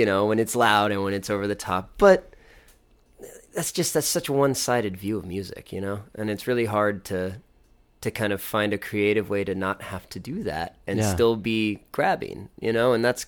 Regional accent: Victoria, Texas, United States; also born or lived in San Antonio; I was born in I was born in San Antonio. We moved to Victoria when I was about 3.

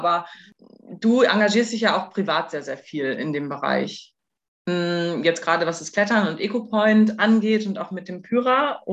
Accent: Northern Germany, Germany; ich komme aus Norddeutschland

